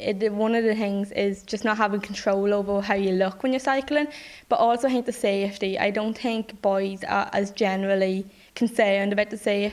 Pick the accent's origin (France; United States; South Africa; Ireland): Ireland; Annamullen, County Monaghan; I'm 16 and I'm from Annamullen.